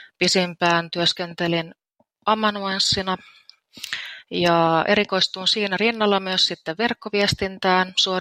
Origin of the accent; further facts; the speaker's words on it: Orimattila, Päijät-Häme, Finland; mähän olen alun perin olen täältä Orimattilasta kotoisin, kävin Niinikosken kyläkoulun ja siitä sitten siirryin tähän keskustan Jokivarren kouluun, kävin erkkolukion ja lähdin maailmalle.